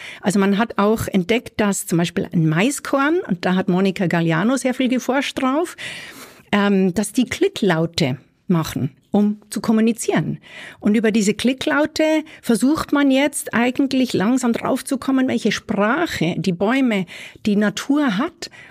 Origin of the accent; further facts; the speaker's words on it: Aargau, Switzerland; Ich bin in Fricktal in Steinsäckingen aufgewachsen